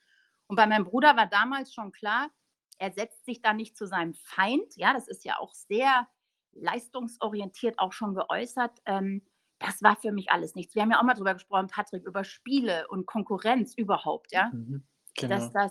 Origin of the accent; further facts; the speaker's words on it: Hamburg, Germany; born there; 1975 geboren. Ich bin die älteste von 3 Kindern. Meine Eltern sind Österreicher, Grazer. Und ich bin in Hamburg aber geboren.